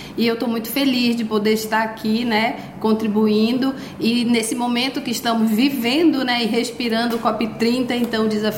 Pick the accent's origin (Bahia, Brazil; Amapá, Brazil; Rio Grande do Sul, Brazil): Amapá, Brazil; now in Belém, Brazil; É verdade, meu coração é 100% amapaense, né? Amo muito a minha cidade natal